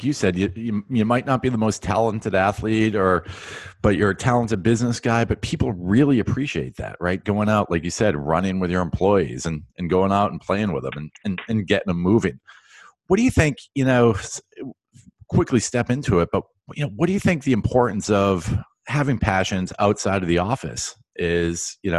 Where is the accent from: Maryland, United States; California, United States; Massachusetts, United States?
Massachusetts, United States; Boston; I'm from Boston. I've been around New Balance forever.